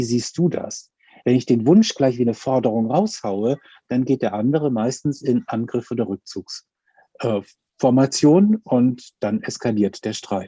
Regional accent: Hamburg, Germany; es ist kalt, ich komme aus Hamburg, es ist kalt und es regnet

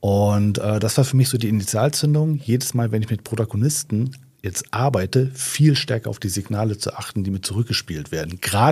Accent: Neubrandenburg, Mecklenburg-Vorpommern, Germany; meine Heimatstadt Neubrandenburg, das ist in Mecklenburg-Vorpommern

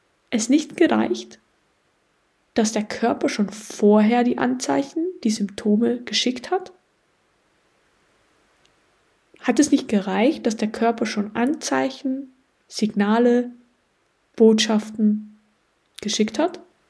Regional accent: Tyrol, Austria; die letzten Tage, die ich in meiner Heimat in Tirol verbracht habe

